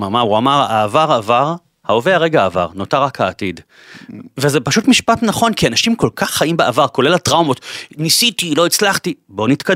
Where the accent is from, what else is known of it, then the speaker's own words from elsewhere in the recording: Bat Yam, Tel Aviv District, Israel; נגיד, אתה מגיע מלוד, אני מגיע מבת ים